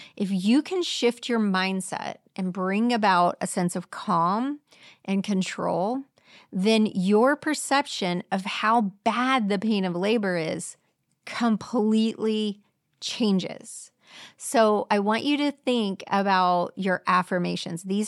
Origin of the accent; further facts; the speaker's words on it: Clearwater, Florida, United States; I grew up in Clearwater. I love St. Pete Beach.